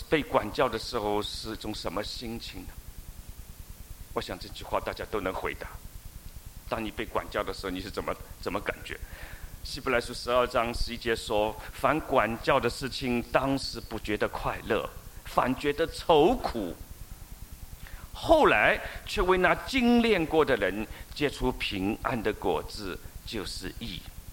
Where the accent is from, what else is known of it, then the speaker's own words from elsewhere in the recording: China; 我们从中国来的，我们都喜欢用中国那套老办法。